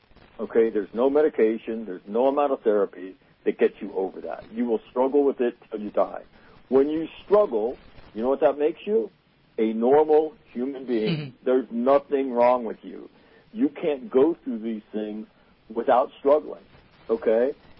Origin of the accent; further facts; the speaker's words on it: Sacramento, California, United States; The worst thing I've ever seen in my life, I grew up in Sacramento.